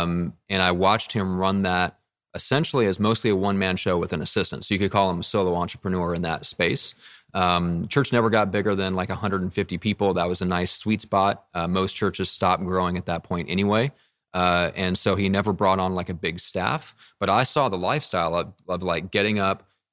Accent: Midwest, United States; now in San Diego, United States; I am from the Midwest, and so I never learned. I've only been out here in San Diego for around the same time as when I started the business, so 3+ years, and never learned to surf.

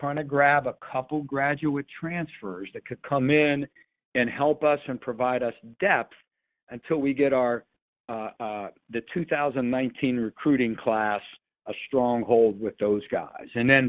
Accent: Ohio, United States; Now, where I grew up in Eastern Ohio was literally West Virginia and Ohio was like right across the bridge.

